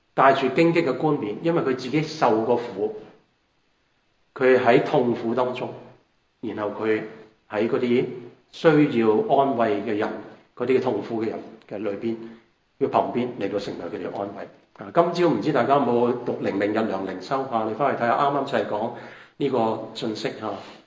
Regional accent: China; 我哋中國人有一句説話咁講嚇，家徒四壁啊

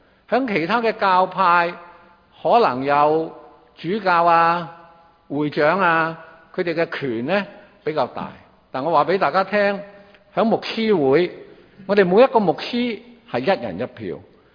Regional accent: Chaozhou, Guangdong, China; 我是潮州人，那我加入呢潮人的同乡会

